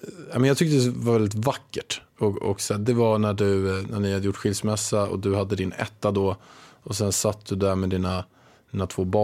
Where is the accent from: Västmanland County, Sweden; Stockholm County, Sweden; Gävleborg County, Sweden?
Stockholm County, Sweden; Haninge; jag är uppväxt i Vega i Haninge.